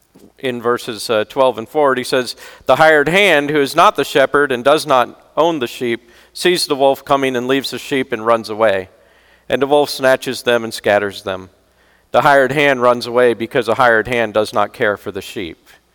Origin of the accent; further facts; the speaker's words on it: Florida, United States; Yeah, I grew up in Florida. Irishman in Florida.